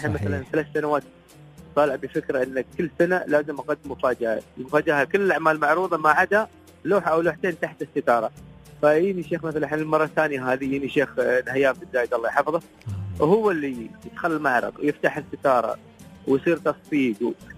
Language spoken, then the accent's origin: Arabic; United Arab Emirates; أنا ابن الإمارات